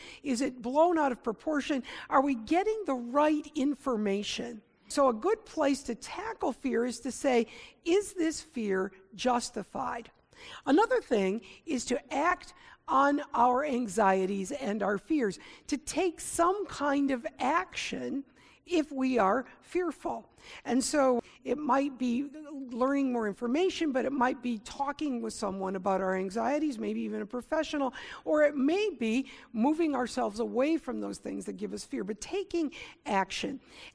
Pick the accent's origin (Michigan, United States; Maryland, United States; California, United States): Michigan, United States; Now, for me, I grew up in Michigan's Thumb. It was a rural area. I lived in a resort town. But I'll tell you that in that resort town, people of color did not come.